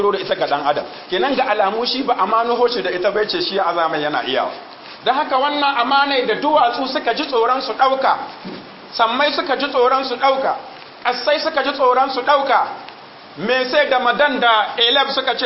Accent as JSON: {"language": "Arabic", "country": "Niger", "said": "اللهم احفظ بلادنا النيجر واجعله آمنا مطمئنا"}